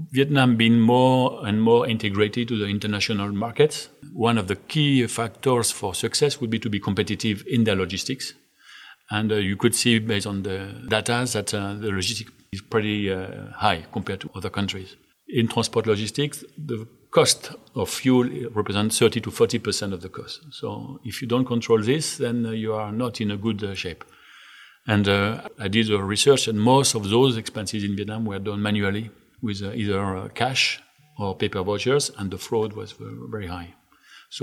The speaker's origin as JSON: {"language": "English", "country": "France", "tie": "born or raised there", "moved": "as an adult", "said": "So I was born and raised in France."}